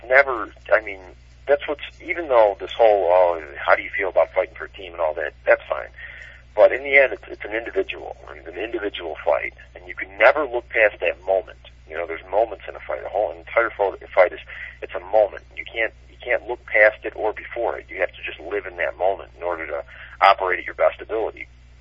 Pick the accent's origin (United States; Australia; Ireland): Ireland; I'm Irish.